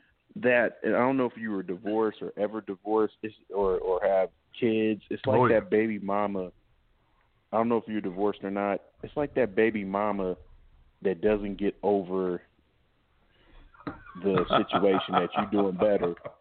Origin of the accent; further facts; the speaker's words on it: Los Angeles, California, United States; Especially, I'm from California, and the LA area